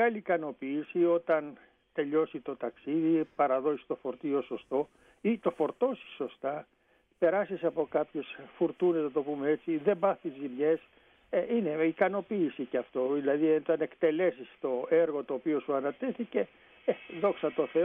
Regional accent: Athens, Attica, Greece; born there; Εγώ είμαι γεννημένος στην Αθήνα, με καταγωγή από τον πατέρα μου από τη Ρούμελη, καμία σχέση με τη θάλασσα

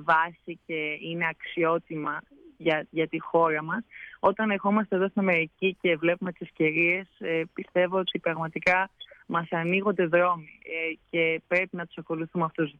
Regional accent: Athens, Attica, Greece; moved away as an adult; now in United States; Από την Αθήνα, από Βόρεια, μεγάλωσα στην Αθήνα, πήγα σχολείο κανονικά, πέρασα και πανελλήνιες

